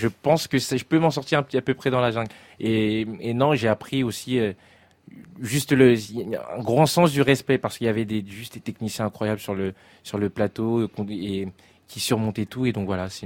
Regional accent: Republic of the Congo; Nous, on est du Congo-Brazza, vous voyez. Donc, du coup, j'ai de la famille zaïroise.

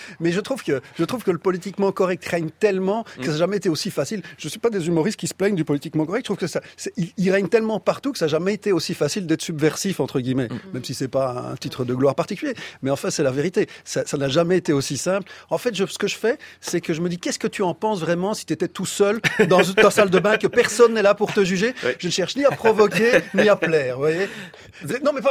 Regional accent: Belgium; quand on est belge

